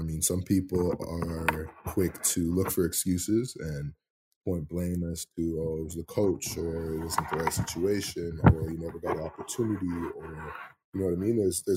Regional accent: Canada; especially being a Canadian in this league, a lot of people just look at us as a ratio breaker or a quote-unquote national.

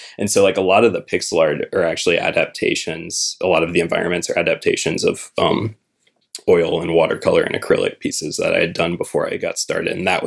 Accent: Norco, Louisiana, United States; Yeah, so I'm from Louisiana. I grew up in Norco, Louisiana, which is a small, very industrialized town about 25 minutes upriver from New Orleans.

